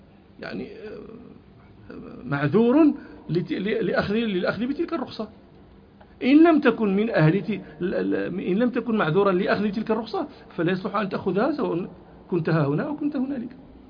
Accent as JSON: {"language": "Arabic", "country": "Morocco"}